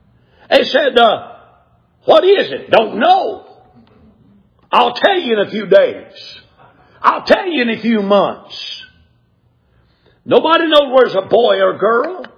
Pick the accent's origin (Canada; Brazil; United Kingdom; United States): United States; Clayton; born there; also born or lived in Hiawassee; but I was born in Clayton. Lived in Hiawassee.